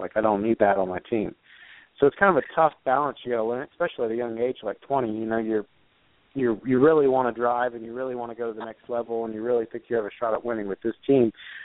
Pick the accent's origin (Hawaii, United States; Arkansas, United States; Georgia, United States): Georgia, United States; it's local here in Georgia, and I am from Georgia.